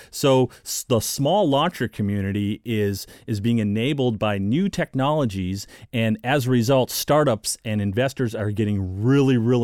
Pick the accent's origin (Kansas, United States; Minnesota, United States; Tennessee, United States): Minnesota, United States; But a little bit about me. I was born and raised in Minnesota.